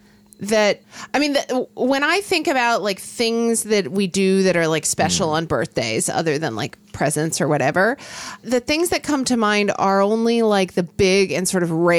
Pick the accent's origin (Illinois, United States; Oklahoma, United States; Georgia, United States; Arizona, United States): Oklahoma, United States; When I was growing up in Oklahoma, like we did not get fresh Dungeness crabs